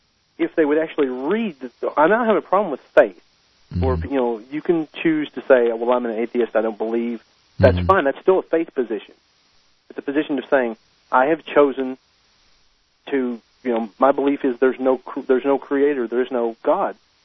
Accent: Kentucky, United States; because I'm from Kentucky, you're from Georgia.

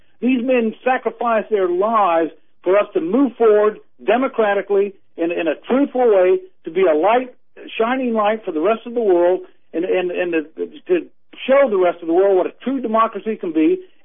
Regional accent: United States; Yeah, you know, I'm an American. I love my country, you know, but I'm ashamed that we're not moving forward properly

